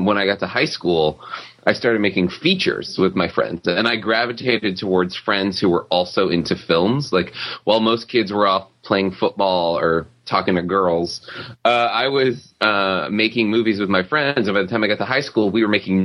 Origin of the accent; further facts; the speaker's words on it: New Orleans, Louisiana, United States; Well, growing up in New Orleans, my father had a video camera, like an old school VHS video camera, and we used to make little movies.